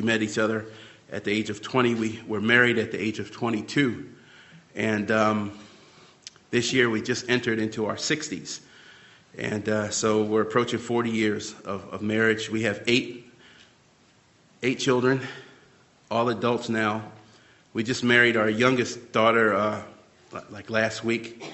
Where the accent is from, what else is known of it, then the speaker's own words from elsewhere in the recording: Baltimore, Maryland, United States; Deb and I, we were raised in West Baltimore.